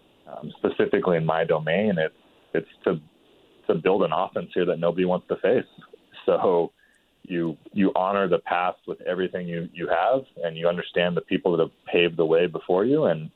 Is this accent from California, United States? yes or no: yes; California, United States; It's to me growing up in the Bay Area when I did, it was so blue collar, you know, and it's really known, you know, for big Silicon Valley now.